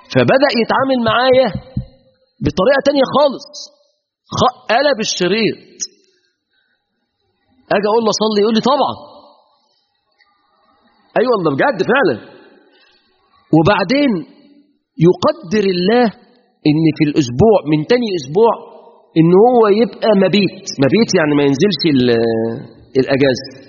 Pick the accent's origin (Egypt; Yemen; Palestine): Egypt; Mansoura, Dakahlia; قلت له انا من المنصوره